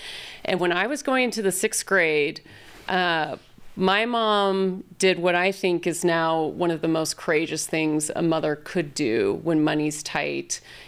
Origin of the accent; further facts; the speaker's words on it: Houston, Texas, United States; I grew up in Houston.